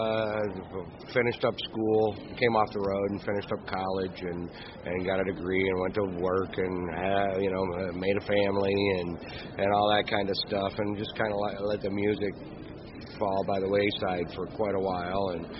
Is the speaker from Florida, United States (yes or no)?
yes; Florida, United States; In Florida. I grew up in Florida.